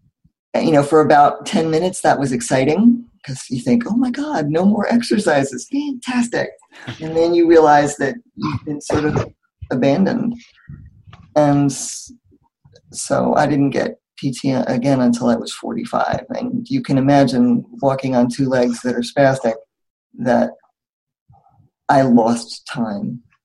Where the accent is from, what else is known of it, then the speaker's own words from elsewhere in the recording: Philadelphia, Pennsylvania, United States; I'm 53. I'm from Philadelphia, more or less, and I have spastic cerebral palsy.